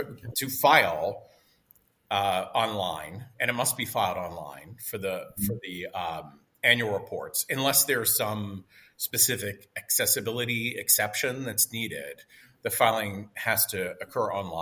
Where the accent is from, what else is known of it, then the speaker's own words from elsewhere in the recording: Pittsburgh, Pennsylvania, United States; I grew up in Pittsburgh. My parents had a small business.